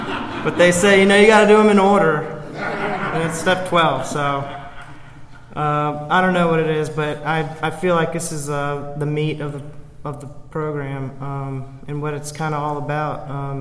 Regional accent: Williamsburg, Virginia, United States; So a little bit about myself. I grew up in Williamsburg, Virginia.

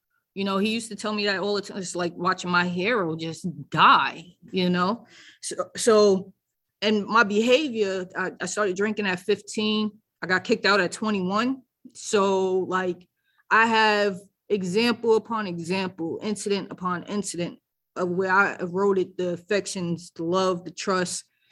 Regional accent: New York City, New York, United States; I'm from New York. I'll be on 42nd Street playing in the Toys R Us out there, walking past TRL.

